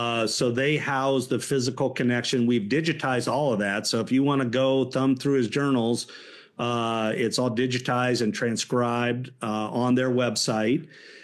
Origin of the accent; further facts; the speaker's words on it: Illinois, United States; So I grew up in Central Illinois.